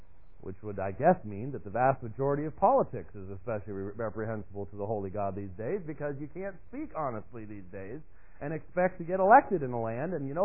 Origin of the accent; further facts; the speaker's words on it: Minneapolis, Minnesota, United States; born there; Actually, I was born in Minneapolis, so I do remember a little bit about it, but haven't been there in a long time.